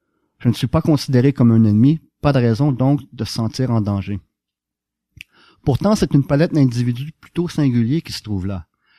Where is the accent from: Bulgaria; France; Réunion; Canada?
Canada; Montreal, Quebec; moved away as an adult; also born or lived in Boston, United States; Je suis né à Montréal en 1961. Je suis resté à Montréal jusqu'à 92.